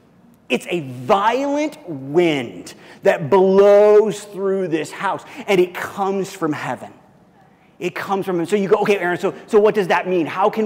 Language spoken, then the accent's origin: English; Midwest, United States; I grew up in the Midwest, right close, not really totally in it, but just kind of on like the fringes of Tornado Alley.